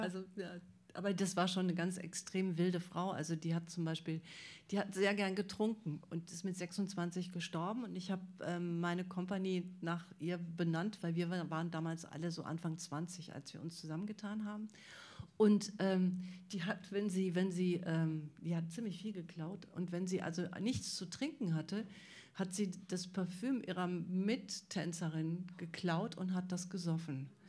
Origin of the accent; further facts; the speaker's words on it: Schwelm, North Rhine-Westphalia, Germany; ich bin relativ früh aus Verzweiflung zum Lesen gekommen, weil das so öde war in der Stadt, aus der ich komme, also die Stadt auch von … die Stadt heißt Schwelm